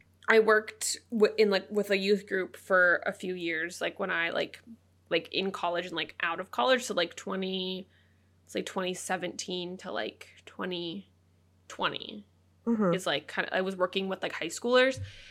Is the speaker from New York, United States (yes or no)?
no; California, United States; I think we're a bit biased being from, like, California and, like, growing up in the Bay Area.